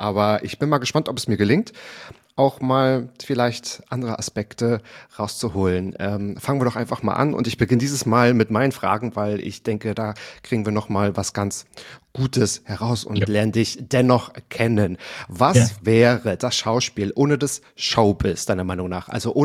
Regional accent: Waren an der Müritz, Mecklenburg-Vorpommern, Germany; An der Müritz. Kennst du Waren an der Müritz?

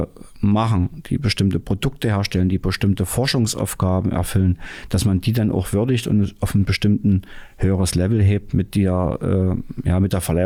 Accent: Dessau, Saxony-Anhalt, Germany; born there; Ich bin ja Dessau. Ich bin ja in Dessau geboren.

